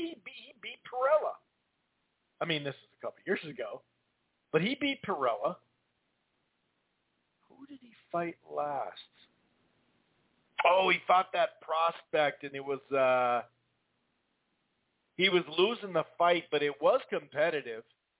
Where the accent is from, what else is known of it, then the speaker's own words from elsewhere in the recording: Minnesota, United States; accent: Minnesota; So anyway, sorry, that was my Minnesota accent.